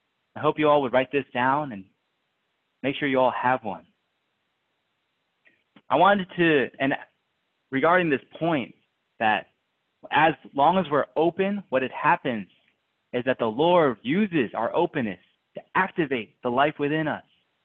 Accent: New Jersey, United States; And, you know, I grew up in New Jersey. I always, you know, wanted to work in the big city in New York, went to school in Boston

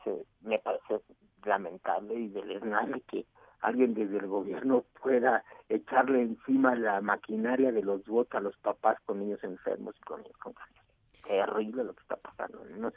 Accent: Chiapas, Mexico; moved away; Yo me vine de Chiapas justamente por esta problemática un 2 de febrero del 2018

